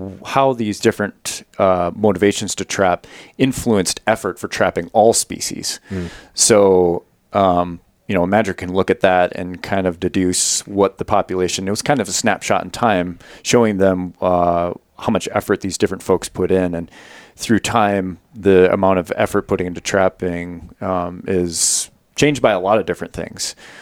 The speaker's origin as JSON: {"language": "English", "region": "Minnesota", "country": "United States", "tie": "born or raised there", "said": "I grew up in Minnesota hunting, you know, the classic white-tailed deer and small game and things like that."}